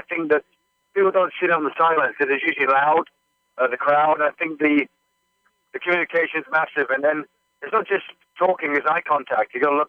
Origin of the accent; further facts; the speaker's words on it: Canada; I grew up in Canada as well.